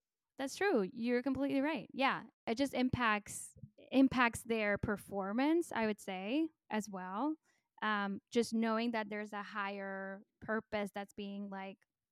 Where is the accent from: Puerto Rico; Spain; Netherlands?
Puerto Rico; I'm bilingual. I am originally from Puerto Rico, and it is so hard.